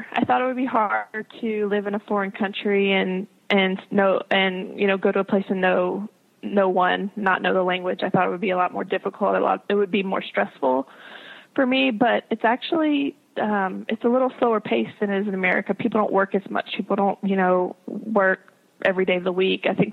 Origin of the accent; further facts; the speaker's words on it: the South, United States; I'm from the South.